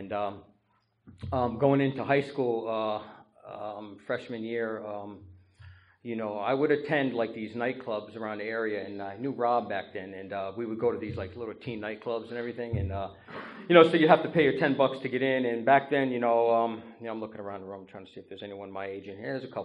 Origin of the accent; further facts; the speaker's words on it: New Haven, Connecticut, United States; I grew up down in New Haven. I am 43 years old.